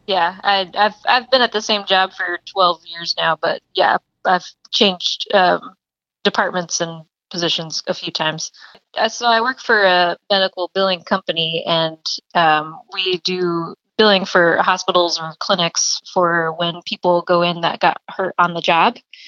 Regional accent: Nebraska, United States; Because I'm from Nebraska.

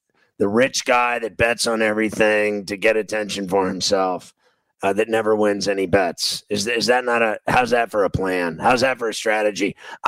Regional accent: Mount Lebanon, Pennsylvania, United States; He's from Castle Shannon, and I'm from Mount Lebo.

